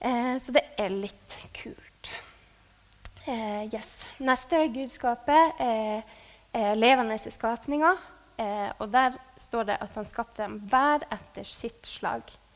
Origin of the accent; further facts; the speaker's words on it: Alta, Finnmark, Norway; Jeg er jo fra Alta, så det er den ruta der.